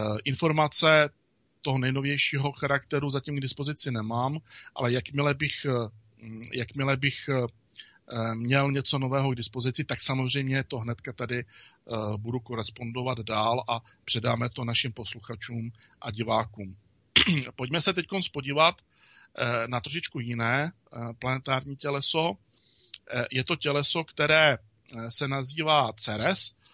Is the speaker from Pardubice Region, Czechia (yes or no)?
yes; Třemošnice, Pardubice Region, Czechia; Přelouč, to je mý rodiště prakticky. Já jsem... Pocházím z Třemošnice.